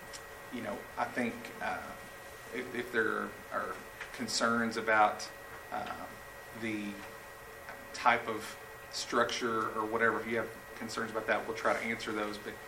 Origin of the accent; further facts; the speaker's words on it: Murray, United States; Good evening. … I'm from Murray.